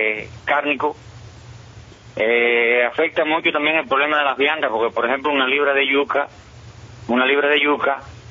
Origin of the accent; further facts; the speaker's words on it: Cuba; Yo no tengo tractor, pero soy cubano y lo sé porque lo oigo decir.